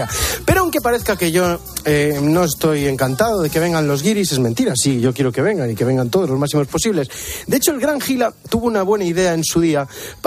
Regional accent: Galicia, Spain; somos primos hermanos, gallegos y portugueses.

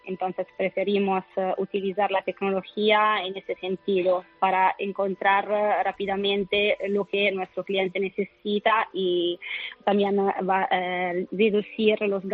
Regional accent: Italy; Spanish is a second language; now in Barcelona, Spain; Trabajamos aquí en Barcelona. Yo soy italiana, como podéis notar.

